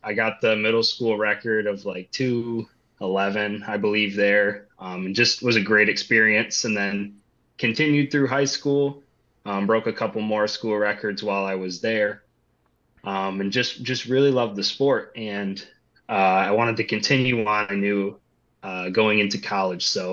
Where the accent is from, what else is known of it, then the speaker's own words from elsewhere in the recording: St. John's, Newfoundland and Labrador, Canada; So I ended up taking a break here and staying in my hometown in St. John's.